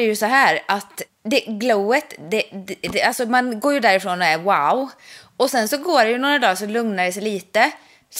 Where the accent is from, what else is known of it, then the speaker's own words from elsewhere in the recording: Ulricehamn, Västra Götaland County, Sweden; när jag var liten och bodde i Ulricehamn.